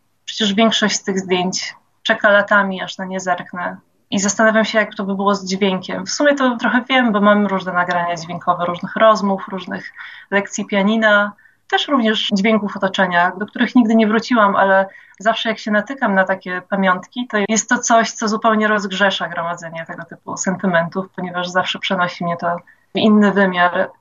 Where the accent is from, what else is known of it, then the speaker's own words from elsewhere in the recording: Łomża, Podlaskie Voivodeship, Poland; Wychowałam się w Łomży i dużą część swojego dzieciństwa i czasu dorastania spędziłam bardzo blisko natury.